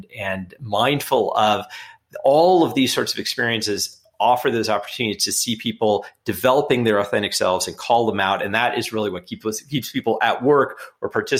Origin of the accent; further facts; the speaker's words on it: Los Angeles, California, United States; I grew up in Los Angeles in a pretty urban setting.